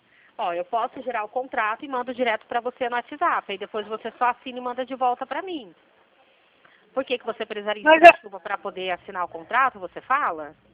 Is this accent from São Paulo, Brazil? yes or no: yes; Limeira, São Paulo, Brazil; Eu sou daqui da cidade de Limeira